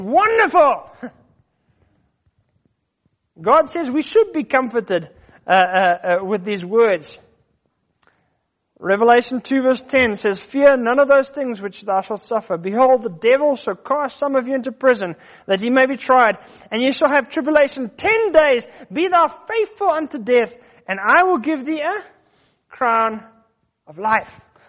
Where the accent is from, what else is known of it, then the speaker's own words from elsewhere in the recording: South Africa; born there; When I was born in South Africa, he could have let me be born somewhere else.